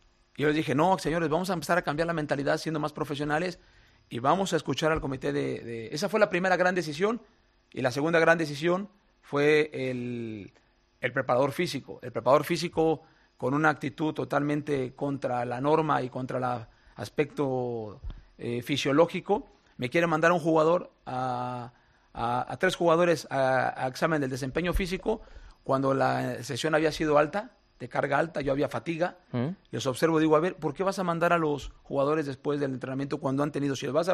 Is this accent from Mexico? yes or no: yes; Mexico; now in Madrid, Spain; Porque de hecho sí soy español mexicano. O sea, mi abuelo era español, mi madre es española y por eso viví.